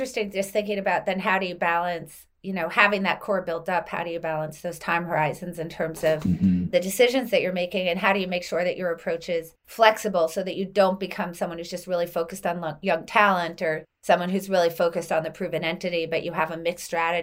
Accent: Philadelphia, Pennsylvania, United States; I'm from Philly. I can't help it.

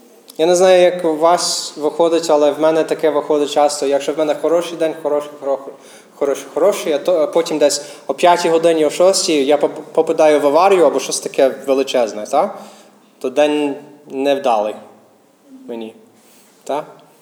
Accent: United States; Ukrainian is a second language; я американець, місіонер. Тому якщо буде якась помилка або щось таке в мене українською, то вибачайте. Люблю вашу мову, але це не моя рідна.

